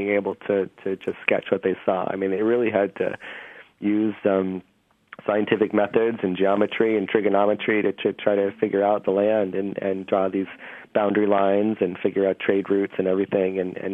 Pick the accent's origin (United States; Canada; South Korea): United States; New England; I'm from New England, and so I would look at these maps from New England and just see the attention to detail and how they depicted parts of the area that I was from.